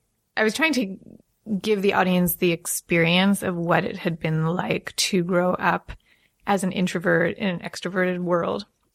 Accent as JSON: {"language": "English", "region": "New York", "country": "United States", "tie": "born or raised there", "said": "I grew up in Long Island."}